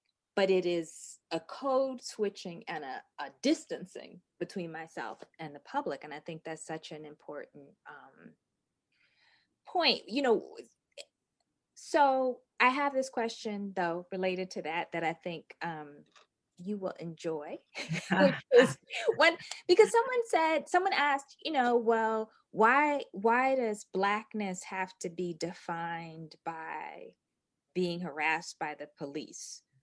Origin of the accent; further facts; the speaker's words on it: Northeast, United States; growing up in the Northeast and being born, my family being in the Deep South, that's my private culture.